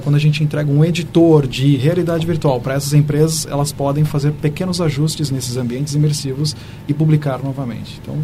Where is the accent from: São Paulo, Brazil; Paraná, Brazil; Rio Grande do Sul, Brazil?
São Paulo, Brazil; eu como paulista, filho de nordestino